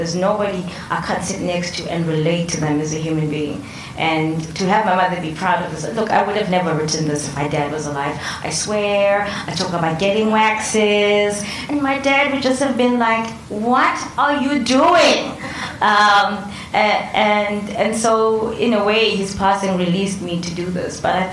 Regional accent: Soweto, Gauteng, South Africa; also born or lived in Cape Town; I come from Soweto. So I'm that black person that doesn't quite fit anywhere.

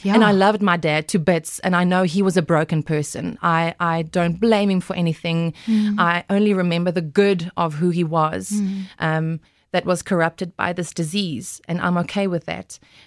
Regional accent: Glen Harvey, North West, South Africa; I grew up in Glen Harvey. That's close to Western Aria on your way to Potch. And I was the daughter of a dominie.

